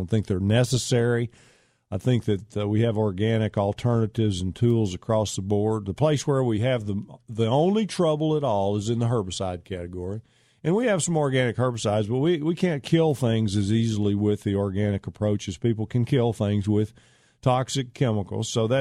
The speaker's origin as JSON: {"language": "English", "town": "Pittsburg", "region": "Texas", "country": "United States", "tie": "born or raised there", "said": "It's actually between Mount Pleasant, Dangerfield, and Pittsburgh. Pittsburgh being my hometown where I grew up."}